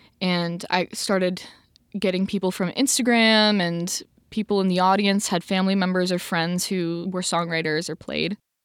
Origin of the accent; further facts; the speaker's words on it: Falmouth, Massachusetts, United States; So I grew up in Falmouth, Mass., and when I went to college at Belmont University in Nashville, Tennessee, and I went for songwriting and audio engineering, and then I came back last year to Falmouth.